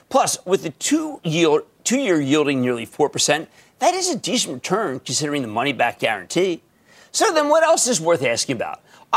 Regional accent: New Jersey, United States; Let's go to John in New Jersey, my home state.

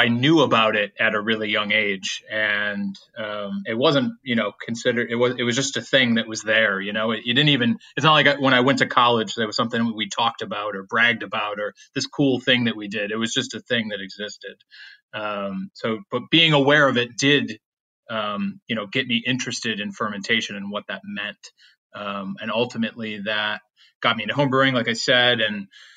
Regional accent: Williamson, New York, United States; Yeah, so my hometown is a little place called Williamson, New York. It's sort of equidistant between Rochester and Syracuse. Not a lot going on there.

